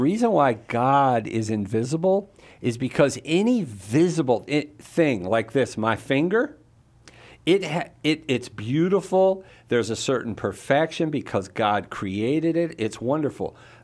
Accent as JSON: {"language": "English", "town": "Falls Church", "region": "Virginia", "country": "United States", "tie": "born or raised there", "also_born_or_lived": "Woodbridge", "said": "What part of Virginia do you live in? I'm originally from Falls Church, and I lived in Woodbridge for many years. How about you?"}